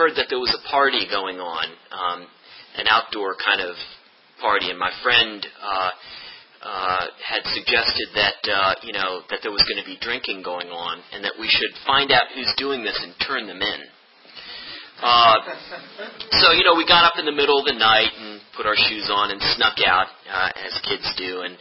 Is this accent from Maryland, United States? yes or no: yes; Baltimore, Maryland, United States; born there; I was born in Baltimore, Maryland, to Muslim parents. And I was raised as a Muslim.